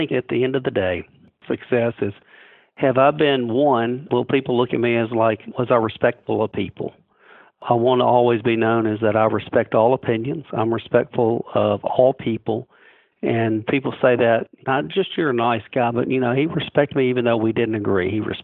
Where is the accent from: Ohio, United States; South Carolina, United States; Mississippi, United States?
Mississippi, United States; I will tell you, as growing up in Mississippi, I never thought about once in my life of working anything in the Pacific Rim.